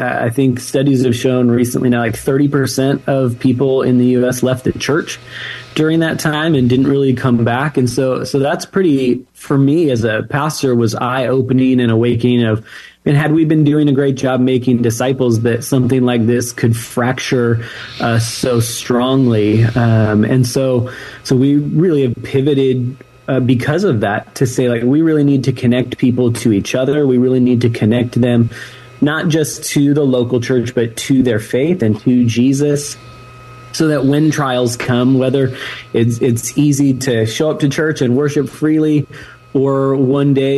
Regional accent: California, United States; My wife and I grew up here in Sonoma County

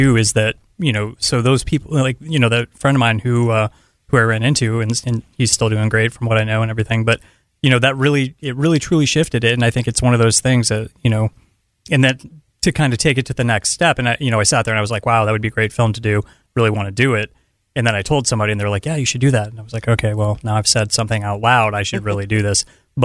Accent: Miami, Florida, United States; And I grew up in Miami, Florida, and that was a huge kind of eye-opening thing

